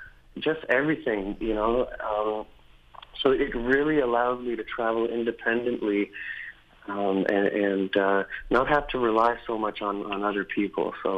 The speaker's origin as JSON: {"language": "English", "town": "Montreal", "region": "Quebec", "country": "Canada", "said": "I'm from Montreal, Quebec."}